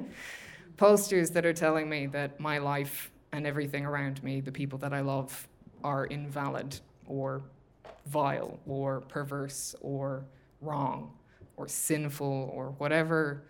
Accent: Ireland; growing up in Ireland

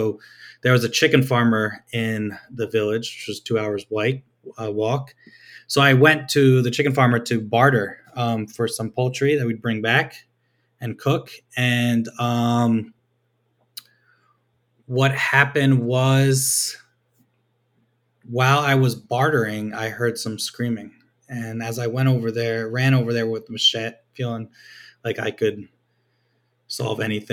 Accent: New York, United States; But I would say that I grew up in New York and existed in that kind of typical suburban ecosystem back then

